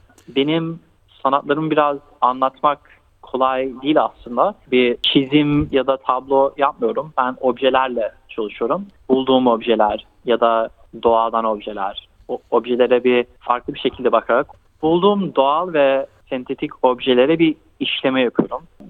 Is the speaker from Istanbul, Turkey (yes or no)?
yes; Istanbul, Turkey; also born or lived in Sydney; now in Melbourne, Australia; Yani çocukluğumun çoğu İstanbul'da geçti. Sydney'de doğdum ve İstanbul'da büyüdüm. Benim babam da Ankara'dan Avustralya'ya göçmen. 13 yaşındayken Sydney'e göç etti ve o Sydney'de büyüdü. Ben ve abim Sydney'de doğduk. Ben de 4 yaşındayken İstanbul'a taşındım